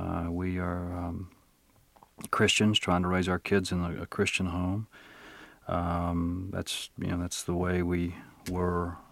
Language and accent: English; Crenshaw, Mississippi, United States; also born or lived in Black Oak, Arkansas; I was born in Black Oak, Arkansas, on a farm. We were cotton farmers. And I lived there for the first 6 years of my life. And then we decided to leave the farm because it was a pretty rough life. We moved to Crenshaw